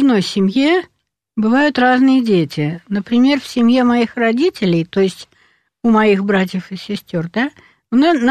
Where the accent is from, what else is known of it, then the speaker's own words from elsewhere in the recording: Far North, Russia; also born or lived in Moscow; Я росла на Крайнем Севере, я родилась в Москве, в очень читающей, очень образованной семье.